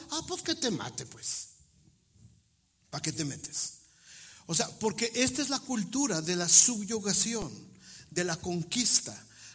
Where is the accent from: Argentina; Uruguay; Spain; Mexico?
Mexico; Es que somos mexicanos, es que somos latinos